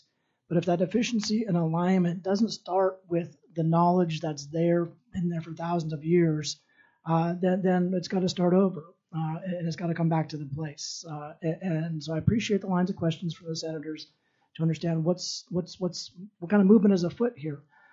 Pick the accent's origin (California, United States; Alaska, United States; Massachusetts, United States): Alaska, United States; Yakutat; he's a raven and I'm an eagle from Yakutat. And there's a reason why all of our communities and the indigenous people have been here so long.